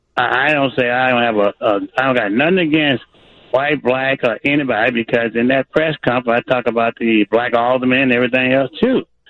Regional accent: the South, United States; Listen, guys, I was raised in the South where we could not take and walk on the other side of the street

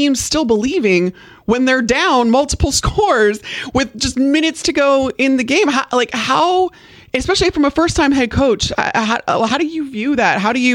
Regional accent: Elmhurst, Illinois, United States; I'm from Elmhurst.

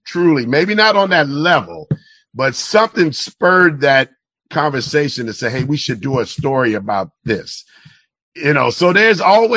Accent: Chicago, Illinois, United States; I was from Chicago, so they didn't know me, so they brought me in.

